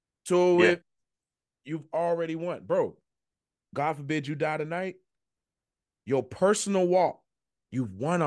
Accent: Richmond, Virginia, United States; so I'm from Richmond, Virginia. And so it's a strong kind of gatekeeping thing.

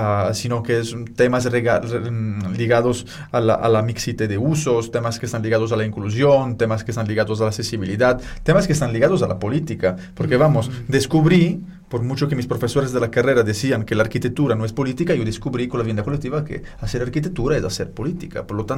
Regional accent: Sardinia, Italy; yo soy italiano, vengo de Sardeña y me gradué en Alghero, en la Facultad de Arquitectura, Urbanismo y Diseño de Alghero, ¿no? Que es una ciudad muy pequeña en el norte de Sardeña.

